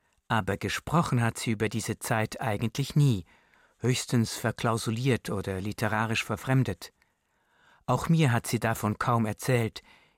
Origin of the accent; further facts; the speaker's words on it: Switzerland; Ich wuchs quasi als kulturelles Kunstprodukt auf und wurde als Schweizer erzogen, als Bürger eines für meine Eltern im Grunde fremden Landes.